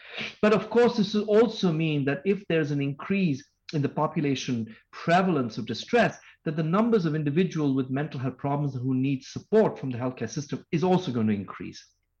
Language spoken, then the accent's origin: English; India; now in United States; You know, we're in Massachusetts. I come from India.